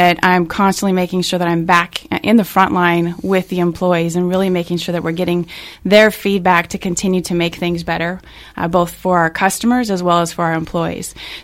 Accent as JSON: {"language": "English", "region": "Colorado", "country": "United States", "tie": "born or raised there", "said": "Again, I was born and raised in Colorado, a small town in Colorado. So to pack up and leave and move to Irvine, California"}